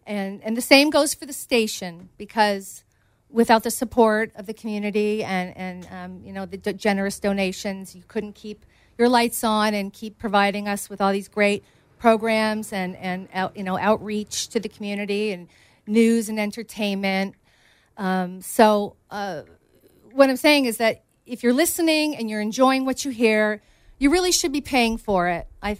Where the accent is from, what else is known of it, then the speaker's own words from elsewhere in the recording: Canada; I don't know if you know, I'm from Canada. Those are my roots.